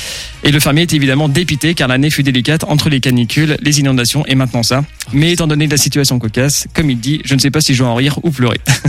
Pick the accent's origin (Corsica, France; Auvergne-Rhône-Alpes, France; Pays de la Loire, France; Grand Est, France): Pays de la Loire, France; je vous emmène chez moi, en Vendée